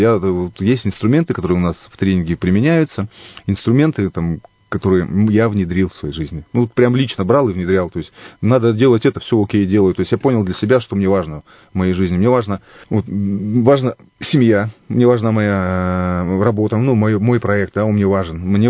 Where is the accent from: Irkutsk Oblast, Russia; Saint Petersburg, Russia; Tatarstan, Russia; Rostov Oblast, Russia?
Irkutsk Oblast, Russia; Kirensk; работал в организации там по заготовке леса в деревне своей, я родом из Киринска